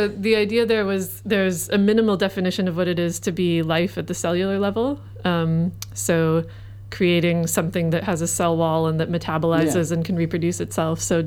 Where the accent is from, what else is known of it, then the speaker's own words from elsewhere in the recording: United States; now in New Zealand; as an American and a relatively recent transplant to New Zealand